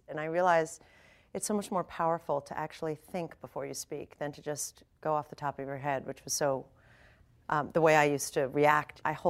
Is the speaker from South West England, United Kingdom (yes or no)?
no; South East England, United Kingdom; accent: Sussex; Well, I grew up in Sussex, so it's a bit of a different accent. It's not quite London. It's a bit more country, in a way.